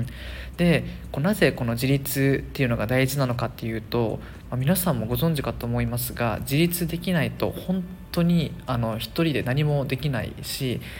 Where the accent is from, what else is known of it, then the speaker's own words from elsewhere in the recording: Okinawa, Japan; ぶっちゃけ僕沖縄出身なので